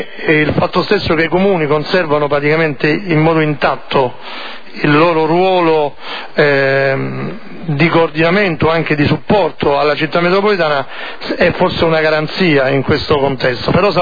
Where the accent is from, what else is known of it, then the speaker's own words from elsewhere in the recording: Ostia, Lazio, Italy; io poi vengo da Ostia, quindi sono eletto nel collegio di Ostia